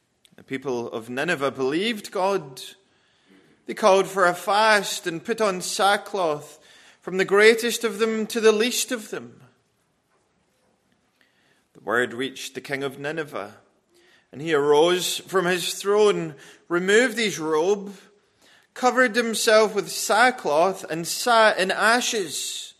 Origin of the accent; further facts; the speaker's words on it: Wales, United Kingdom; my home country, Wales